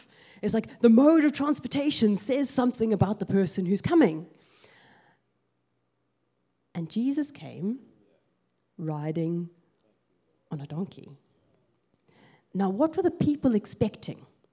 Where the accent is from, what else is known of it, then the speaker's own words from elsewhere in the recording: South Africa; and I'm South African.